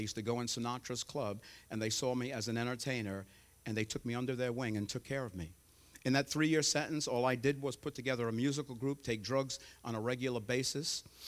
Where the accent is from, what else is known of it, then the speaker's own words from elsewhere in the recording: New York, United States; born there; They came to America for a better life. They wanted a better life for their children. I was born in New York.